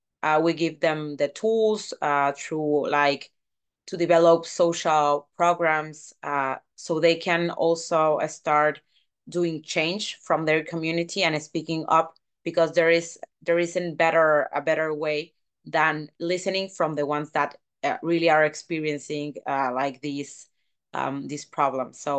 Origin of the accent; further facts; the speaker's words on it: Tabasco, Mexico; English is a second language; I'm from Mexico. I'm an education activist in my country, but especially in my state. It's called Tabasco in Southeast Mexico.